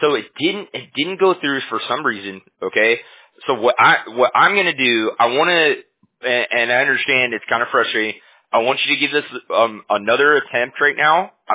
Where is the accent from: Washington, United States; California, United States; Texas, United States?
California, United States; Huntington Beach; Yeah, we're in California. I'm from Huntington Beach.